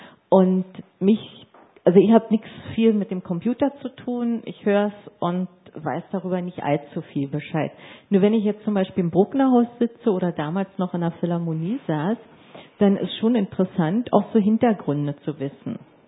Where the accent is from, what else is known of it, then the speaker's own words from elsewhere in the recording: Berlin, Germany; Also ich muss sagen, ich bin auch Berlinerin